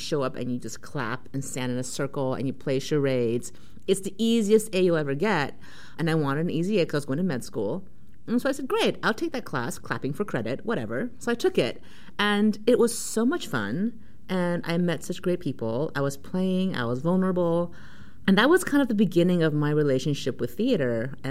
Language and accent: English; Rowland Heights, California, United States; I grew up in the San Gabriel Valley in a small area called Roland Heights in West Covina. And so I was surrounded by Chinese folks all the time.